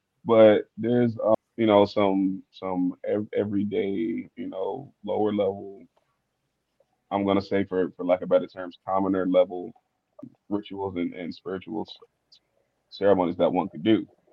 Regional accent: Flint, Michigan, United States; now in Cleveland, United States; But I was born here in Cleveland, Ohio, raised in Flint, Michigan.

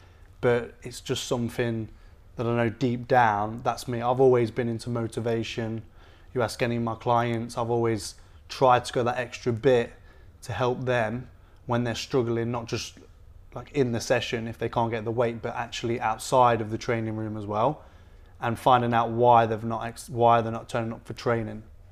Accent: Leicester, East Midlands, United Kingdom; moved away as an adult; now in Australia; Well, I'm a British lad from a city called Leicester. Proud. And I've come over to Australia, as we all do.

